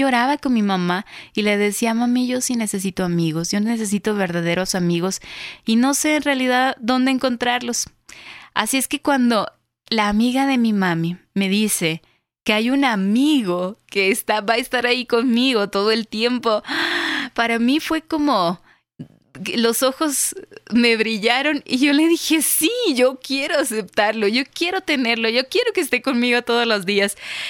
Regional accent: Mexico; yo recuerdo haber estado en mi casa en la frontera Estados Unidos-México. Yo soy mexicana.

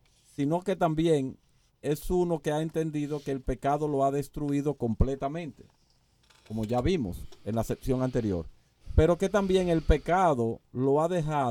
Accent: Dominican Republic; Como dominicanos, nosotros sabemos muy bien lo que es tener un expediente malo.

